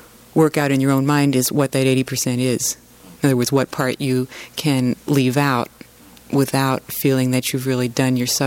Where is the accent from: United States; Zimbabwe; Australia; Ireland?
United States; New Haven, Connecticut; out from New Haven some. And my dad teaches, he's a professor of linguistics at Yale University. So I grew up in the Ivy League university scene